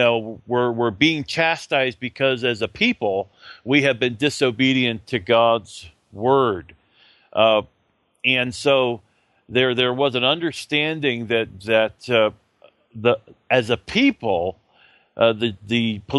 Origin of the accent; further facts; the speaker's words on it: United States; I of course, someone who's living now in the 21st century, and I'm an American